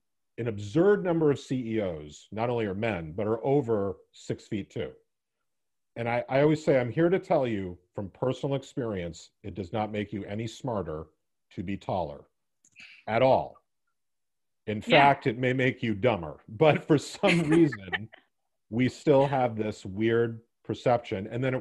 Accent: United States; born there; I'm a white male. I was born in America.

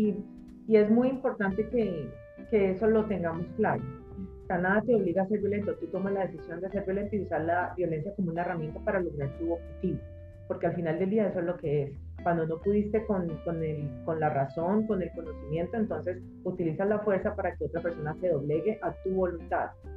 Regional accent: Colombia; yo soy colombiana

